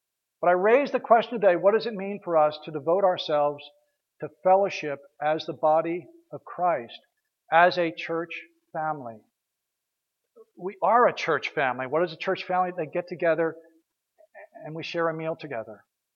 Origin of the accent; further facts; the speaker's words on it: Florida, United States; Well, I came from Florida too.